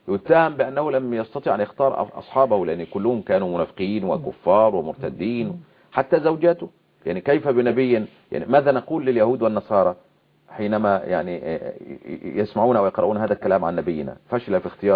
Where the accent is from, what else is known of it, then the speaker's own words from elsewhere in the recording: Egypt; يعني كما هو أبو الهول عندنا في مصر